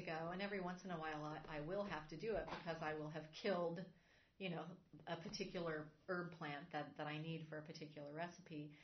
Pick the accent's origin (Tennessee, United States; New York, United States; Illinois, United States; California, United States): California, United States; when I was growing up, my mom only used dried basil. And we grew up in Southern California, but it wasn't the thing to plant fresh herbs.